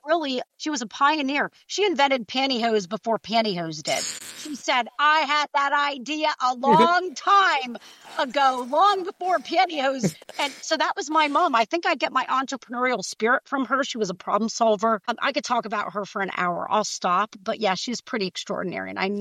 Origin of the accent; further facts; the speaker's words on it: New Jersey, United States; And I'm going to say guys because I'm from Jersey and I'm Italian.